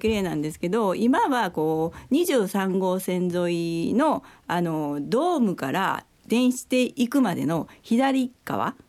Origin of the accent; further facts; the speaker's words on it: Yokkaichi, Mie, Japan; 私の実家は南名屋町というところで、電子亭の本当にすぐ近くなんですよ。それで JR 四日市駅からずっと歩いていく景色を見て、あ、懐かしいなと思って